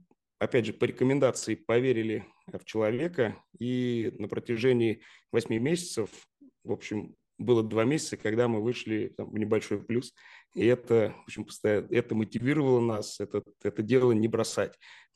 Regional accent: Lipetsk, Lipetsk Oblast, Russia; в городе Липецке. Город, ну, такой довольно небольшой, это моя малая родина, я там родился.

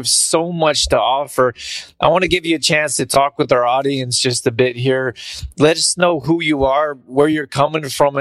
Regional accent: Calgary, Alberta, Canada; might be a little bit embarrassing since I grew up in Calgary

